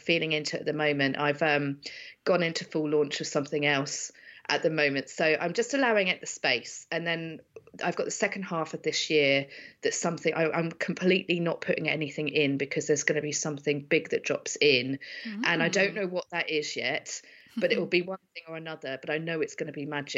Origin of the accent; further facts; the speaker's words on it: Isle of Wight, South East England, United Kingdom; because I come from the Isle of Wight, I've got loads of friends over there